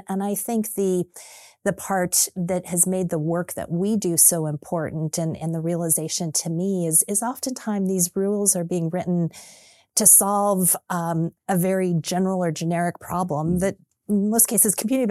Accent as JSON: {"language": "English", "town": "Taos", "region": "New Mexico", "country": "United States", "tie": "born or raised there", "said": "I was born and raised in Taos, New Mexico, where my grandfather started a bank"}